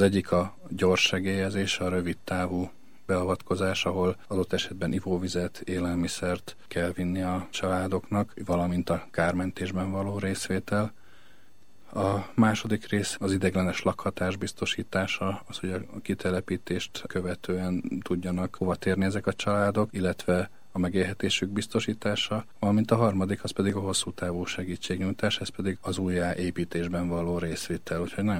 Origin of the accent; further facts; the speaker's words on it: Eger, Heves, Hungary; Egri származású vagyok, és amikor 10 éves diák voltam